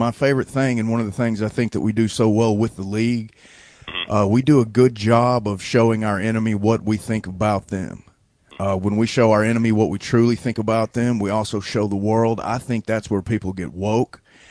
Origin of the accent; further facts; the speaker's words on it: Birmingham, Alabama, United States; born there; I was born in Birmingham, Alabama, and I'm 44 years old, so I'm a product of the Reconstruction, school busing, and everything that goes involved with Birmingham, Alabama.